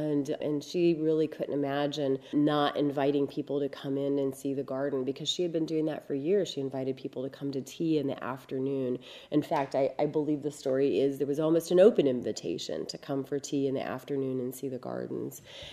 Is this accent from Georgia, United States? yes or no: no; Ohio, United States; But if you're from Minnesota, or like I am from Ohio, it's pretty amazing.